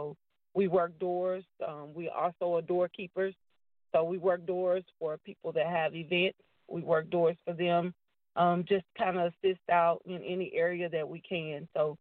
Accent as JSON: {"language": "English", "town": "Houston", "region": "Texas", "country": "United States", "tie": "born or raised there", "said": "I am from Houston, Texas, Acres home, born and raised."}